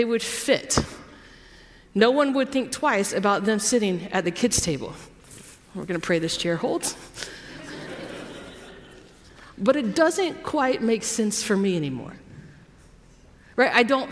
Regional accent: Georgia, United States; I grew up in Georgia. … is in Indiana.

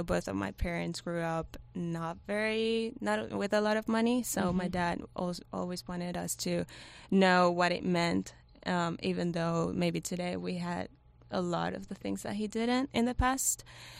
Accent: Caracas, Capital District, Venezuela; moved away as an adult; I'm originally from Venezuela, Caracas, and my dad is still living in there, and my mom is living in Washington, D.C.

